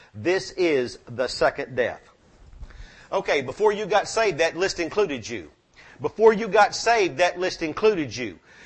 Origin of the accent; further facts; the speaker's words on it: the South, United States; I'm from the South, you know, we can butcher pronunciation.